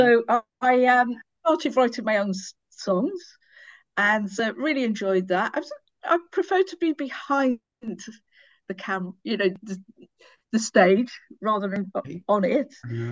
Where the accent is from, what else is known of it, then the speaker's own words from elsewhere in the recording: Cardiff, Wales, United Kingdom; I'm from Cardiff originally.